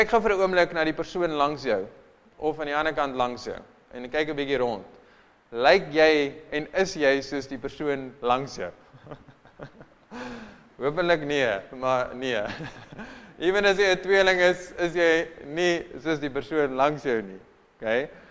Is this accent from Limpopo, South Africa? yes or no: no; Piketberg, Western Cape, South Africa; born there; ek is hier gebore. Ek bly nou hier, ek bly nou in Piketberg